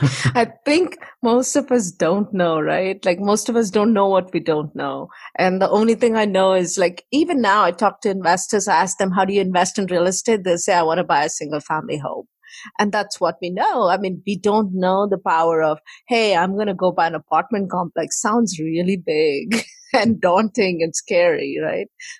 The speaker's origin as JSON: {"language": "English", "country": "India", "moved": "as an adult", "lives_now": "United States", "said": "I came from India to the United States in 98 and went to college here"}